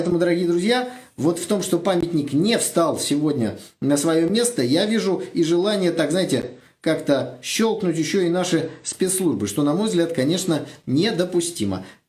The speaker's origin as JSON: {"language": "Russian", "region": "Saint Petersburg", "country": "Russia", "said": "я, извините, из Санкт-Петербурга"}